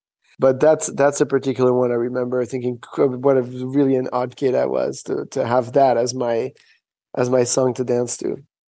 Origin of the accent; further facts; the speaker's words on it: Senegal; And so my experience with dance was the experience of a child growing up in Africa, because we weren't, my mother sent me to didn't send me to a white school when we were in Senegal.